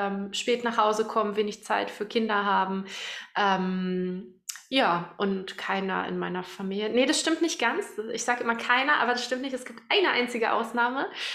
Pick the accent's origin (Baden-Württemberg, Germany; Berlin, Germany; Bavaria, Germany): Berlin, Germany; Ich komme aus Berlin.